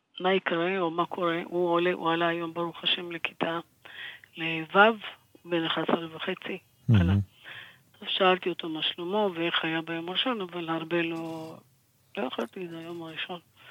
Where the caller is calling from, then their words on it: Jerusalem, Jerusalem District, Israel; אני מירושלים.